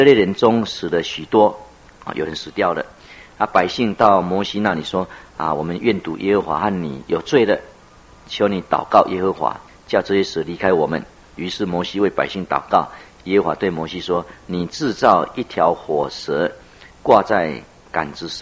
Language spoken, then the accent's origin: Chinese; Taitung County, Taiwan; 除非我们台东那边水往上流啦